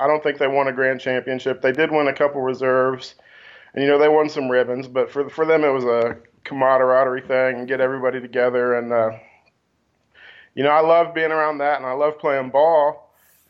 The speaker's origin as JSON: {"language": "English", "town": "Kansas City", "region": "Missouri", "country": "United States", "tie": "born or raised there", "said": "I grew up here in Kansas City, right on the east side."}